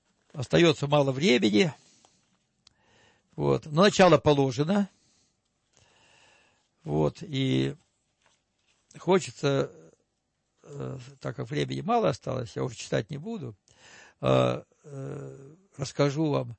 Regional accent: Donbas, Ukraine; born there; я родился на Донбассе, в деревне. И что я с детства видел? Огромные поля, ширь невероятную степей наших.

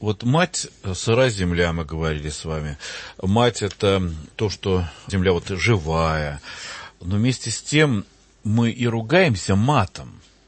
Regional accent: Odesa, Odesa Oblast, Ukraine; я все-таки на рабочих окраинах вырос, потому что у нас, вот я вырос в Одессе, правда, Одесса не совсем Украина, конечно

